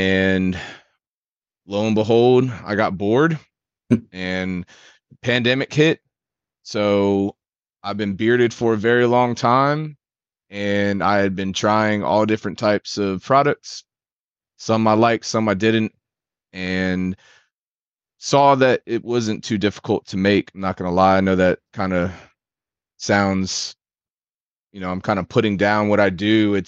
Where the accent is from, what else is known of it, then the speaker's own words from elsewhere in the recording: North Carolina, United States; from born and raised in North Carolina. Parents are from the North, came down in the 70s.